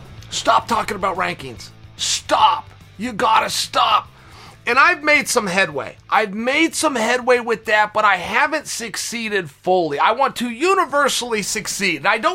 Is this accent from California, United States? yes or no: no; Lynn, Massachusetts, United States; I'm from West Lynn. Those are the rules, but I didn't make them.